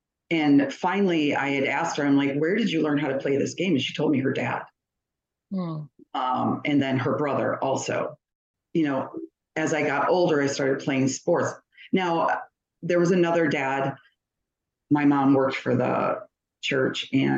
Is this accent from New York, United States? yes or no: no; Michigan, United States; I'm a 55-year-old mom and wife. I have four sons. I grew up in Michigan in a very rigorous Christian household.